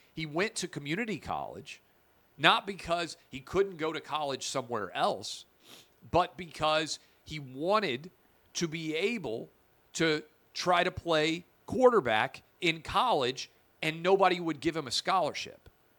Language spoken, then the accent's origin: English; Nashville, Tennessee, United States; which is why I grew up in Nashville